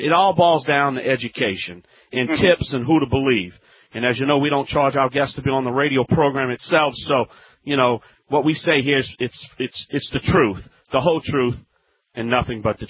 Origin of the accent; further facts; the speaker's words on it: Louisiana, United States; I am the Cajun man from the Bayou Land.